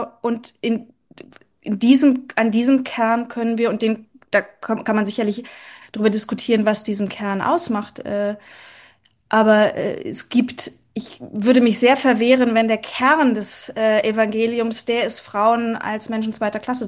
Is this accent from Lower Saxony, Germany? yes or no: no; Bremen, Germany; ich komme ja aus Bremen, wo der Katholizismus nicht übermäßig groß vertreten ist.